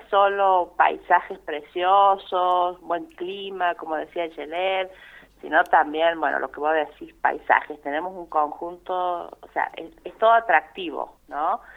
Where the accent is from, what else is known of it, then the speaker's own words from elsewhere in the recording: Carolina, Argentina; yo soy de acá de Carolina, orgullosísima, fan número uno de mi pueblo.